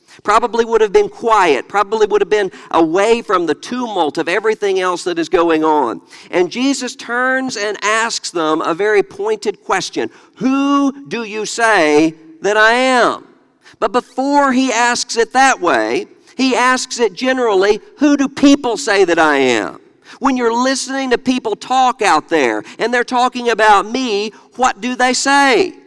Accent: Mississippi, United States; I'm from Mississippi. That makes sense to me.

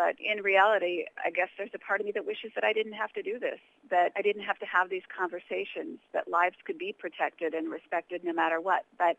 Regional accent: United States; You know, I come from the United States, where we have 1.2 million abortions a year.

